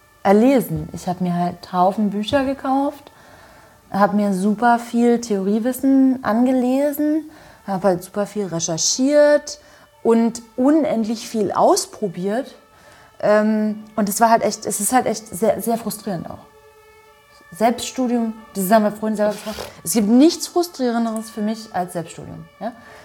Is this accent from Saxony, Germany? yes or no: yes; Saxony, Germany; Ja, ich komme aus Sachsen.